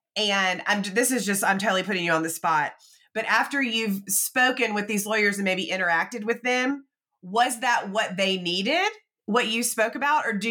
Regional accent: the South, United States; And I grew up in the South where all we did was apologize before we started any sentence.

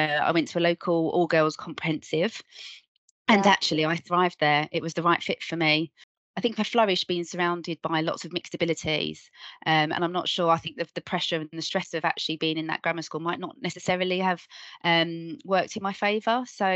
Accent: Sidcup, London, United Kingdom; born there; I was born in Kent in a place called Sidcup. So just a little bit of background. I'm mixed race.

